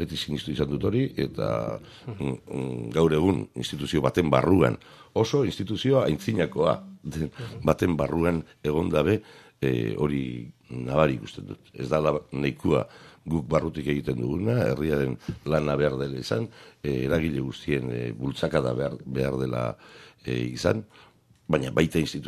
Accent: Bergara, Basque Country, Spain; Gaur bergaren 5.000 eta piku biztanle, herri ertain bat, nire herri gainera, beraz oso pozik etorri naiz.

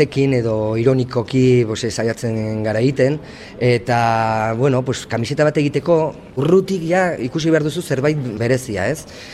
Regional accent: Pamplona, Navarre, Spain; Iruñakoa naiz

